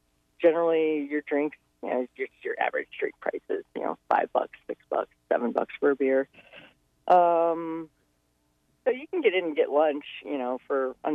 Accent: Canton, Ohio, United States; I grew up in Canton, Ohio, 10 miles from the Pro Football Hall of Fame.

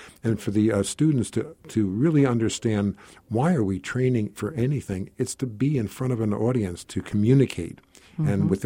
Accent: Northeast, United States; Well, from all over the Northeast.

